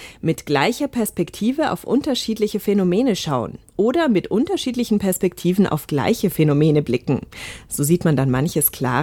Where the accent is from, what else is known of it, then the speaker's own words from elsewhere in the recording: Germany; born there; Ich bin in Deutschland geboren. Für mich ist all das abstrakt und wenig greifbar.